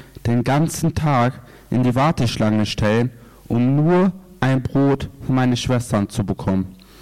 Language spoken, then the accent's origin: German; Syria; Ich komme tatsächlich auch aus Syrien.